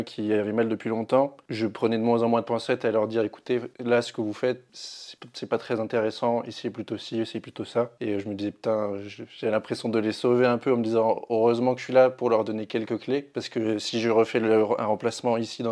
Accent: Grand Est, France; moi, je viens du Nord-Est, donc j'ai travaillé pas mal dans le Nord-Est, pas mal dans le Sud-Ouest, Bordeaux.

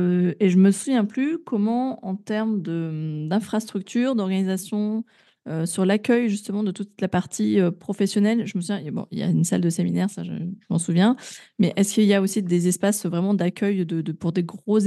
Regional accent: Grenoble, Auvergne-Rhône-Alpes, France; on est de Grenoble.

